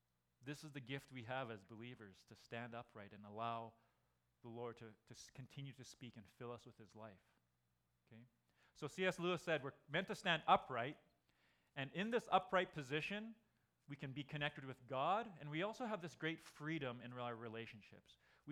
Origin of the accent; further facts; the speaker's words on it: Calgary, Alberta, Canada; I was born and raised in Calgary. My parents were Japanese immigrants in the early 70s.